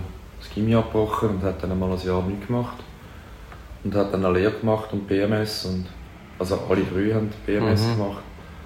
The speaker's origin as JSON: {"language": "German", "region": "Zurich", "country": "Switzerland", "tie": "born or raised there", "said": "Im Seefeld."}